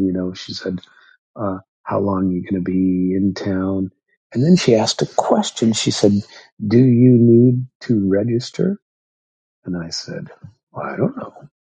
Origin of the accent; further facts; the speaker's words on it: United States; And I'm assuming it's because I was from America.